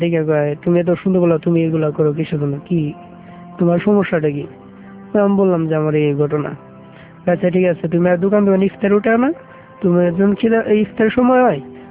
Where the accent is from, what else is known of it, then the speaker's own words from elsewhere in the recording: Manikganj, Dhaka Division, Bangladesh; পরে আমি বললাম যে আমার বাড়ি মানিগঞ্জ, আমার কাছে দেখেন ইয়ার কমিশনার নাম্বার আছে।